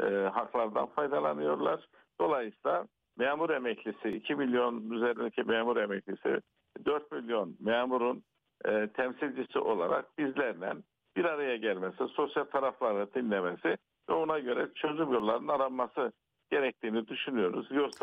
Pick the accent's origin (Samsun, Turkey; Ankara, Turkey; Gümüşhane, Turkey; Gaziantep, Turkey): Gümüşhane, Turkey; Şiran; İnanın ben hafta sonu kendi memleketim Gümüşhane'nin Şirhan ilçesine gittim.